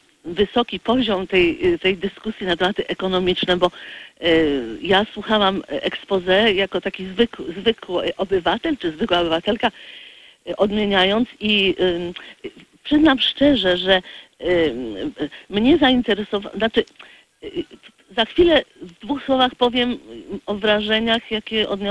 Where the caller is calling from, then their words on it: Warsaw, Masovian Voivodeship, Poland; z Warszawy.